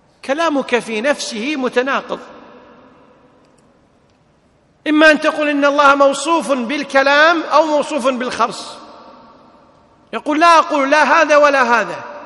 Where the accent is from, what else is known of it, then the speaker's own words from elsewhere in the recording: Kuwait; مثل ما يقولون عندنا بالكويت خليك قد الكلمة هذه